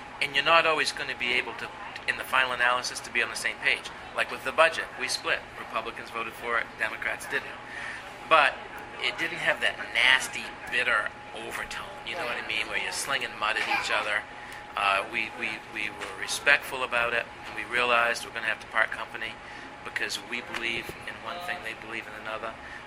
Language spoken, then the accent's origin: English; Maine, United States; I'm from Washington County. You know, I live in a town of 850 people. Born and brought up there, and so I have a rural perspective.